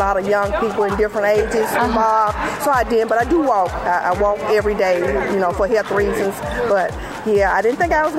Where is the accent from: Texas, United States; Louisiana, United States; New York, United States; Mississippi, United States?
Mississippi, United States; Tunica; I'm from Tunica.